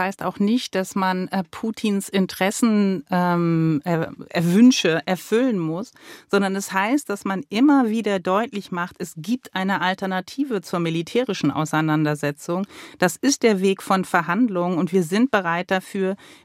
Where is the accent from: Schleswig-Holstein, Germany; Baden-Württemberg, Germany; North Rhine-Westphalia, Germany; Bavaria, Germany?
Schleswig-Holstein, Germany; ich komme ja aus Norddeutschland, um genau zu sein aus Ostholstein